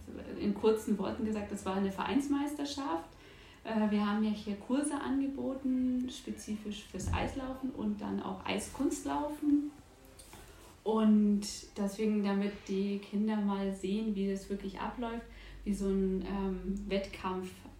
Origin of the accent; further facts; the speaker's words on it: Munich, Bavaria, Germany; Ich komme aus München direkt